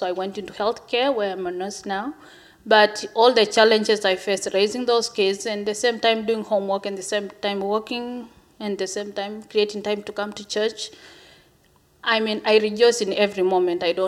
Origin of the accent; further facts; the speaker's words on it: Tanzania; I'm originally from Tanzania and married to Joseph from Kenya.